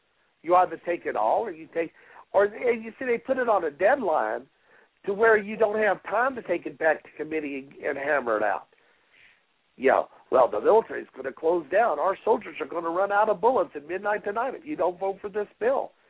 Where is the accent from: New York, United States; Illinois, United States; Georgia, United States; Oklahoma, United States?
Illinois, United States; born there; now in Alabama, United States; I was born in Illinois, but I chose to live in Alabama.